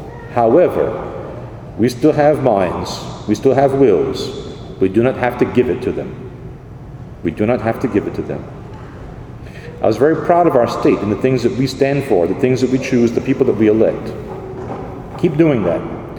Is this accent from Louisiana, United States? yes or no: yes; Church Point, Louisiana, United States; go through the middle of what once was Ville Platte, or my hometown of Church Point for that matter.